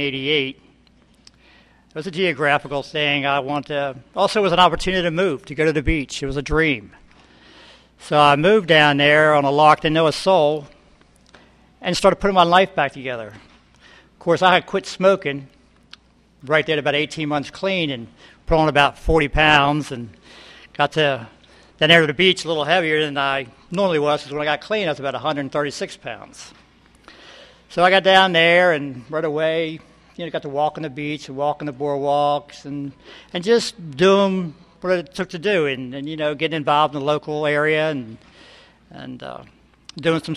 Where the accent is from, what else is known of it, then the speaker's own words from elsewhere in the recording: New Jersey, United States; There's a lot of stuff tonight that Ronnie was sharing that I was also from New Jersey, and I also started shooting dope back in the 60s